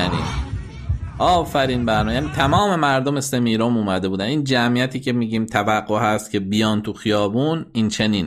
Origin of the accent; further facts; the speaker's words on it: Iran; به غیر از این که همه ما ایرانی هستیم، پشت همدیگه هستیم